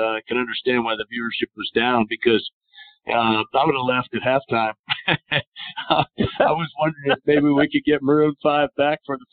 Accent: Santa Clara, California, United States; Stanford was 15 minutes from where I grew up in Santa Clara.

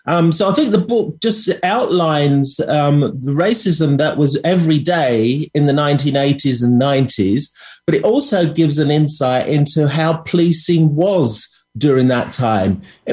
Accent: East Midlands, United Kingdom; born there; moved away as an adult; now in London, United Kingdom; I was born in Lincolnshire, actually, in a very rural county, in a very rural setting. But age 20, I moved to London

